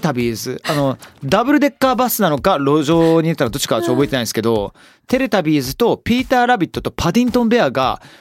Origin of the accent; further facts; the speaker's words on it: United Kingdom; やっぱりその父親がイギリス人でイギリスで育った僕からすると